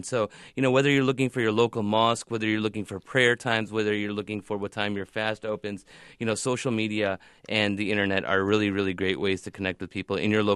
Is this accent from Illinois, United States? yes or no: yes; Chicago, Illinois, United States; You know, I remember, you know, growing up in Chicago here and not being able to find any halal restaurants.